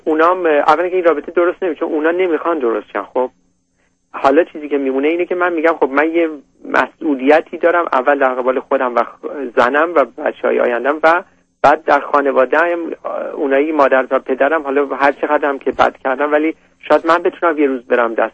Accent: Iran; moved away; یکی از چیزایی که باز از ایران اومدیم اینه که از اونا دور باشیم، یعنی دخالت خانواده.

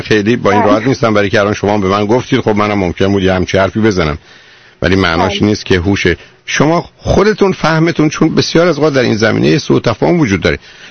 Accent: Shiraz, Fars, Iran; ما شیرازی ها وضعمون بدتره، برای که ما ترک شیرازی هستیم

